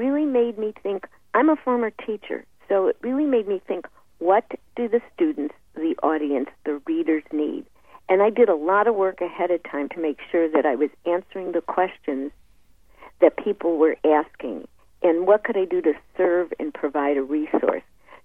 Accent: Chicago, Illinois, United States; And I even left the message that I'm from Chicago and live here, so I'll be wearing my Cubs shirt and my Giants hat.

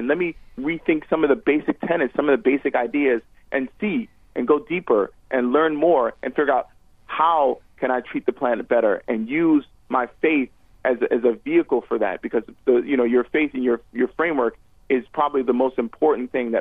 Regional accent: United States; You know, I'm as American as anybody else on the planet and that exists.

